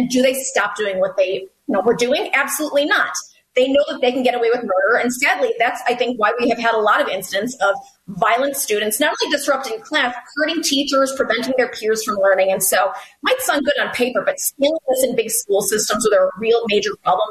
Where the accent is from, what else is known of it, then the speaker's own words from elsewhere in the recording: Chicago, Illinois, United States; I'm from Chicago. I probably pronounce it wrong.